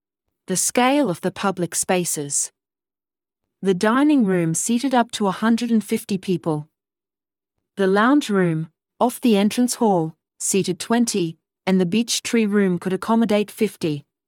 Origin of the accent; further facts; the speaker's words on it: Sydney, New South Wales, Australia; my transplanted British parents, whilst I was growing up in Sydney.